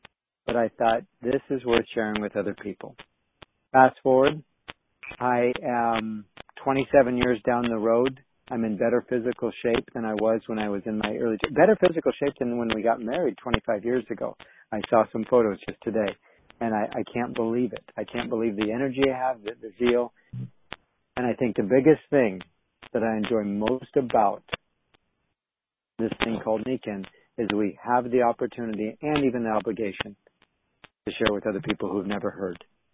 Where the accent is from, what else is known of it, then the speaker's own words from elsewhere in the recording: Portland, Oregon, United States; now in Corbett, United States; I'm from Portland, Oregon, or actually we live in Corbett.